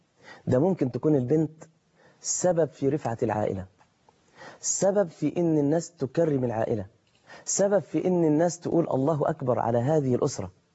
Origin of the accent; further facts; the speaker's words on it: Mansoura, Dakahlia, Egypt; زي ما بتقال عندنا في المنصورة مثلا